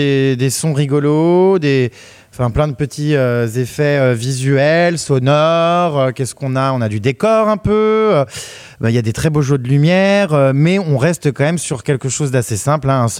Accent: Lyon, Auvergne-Rhône-Alpes, France; born there; now in Paris, France; Moi, j'ai pas choisi où j'étais né. Hein. Je suis né à Lyon. Bon, il se trouve que la ville est sympa, tant mieux. J'ai bien aimé y vivre.

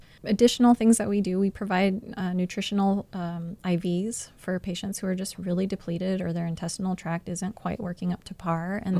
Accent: Arizona, United States; Yes, I grew up on the White Mountain Apache Indian Reservation.

